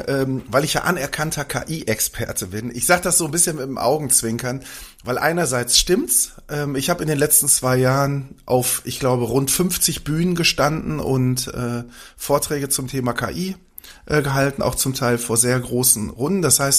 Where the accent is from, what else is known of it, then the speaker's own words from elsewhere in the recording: North Rhine-Westphalia, Germany; accent: Ruhr; ich bin 53 Jahre alt, ich bin ein Kind des Ruhrgebiets, wie der ein oder andere wahrscheinlich auch hören kann.